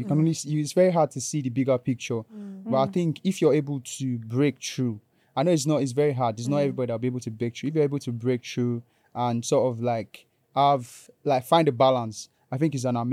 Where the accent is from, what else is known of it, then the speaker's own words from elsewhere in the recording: Nigeria; growing up in Nigeria